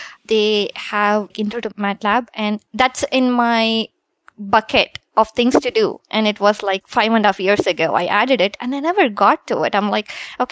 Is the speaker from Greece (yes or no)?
no; India; now in United States; So growing up in India, it's always British English. And I had so much trouble when I moved here.